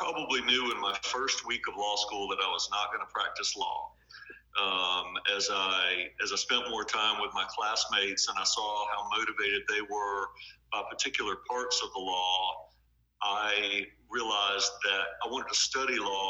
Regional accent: Chapel Hill, North Carolina, United States; I grew up in Chapel Hill.

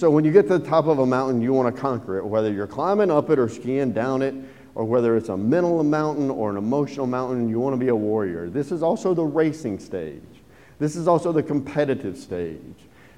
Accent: Georgia, United States; I'm from Georgia, man. NASCAR means going like this.

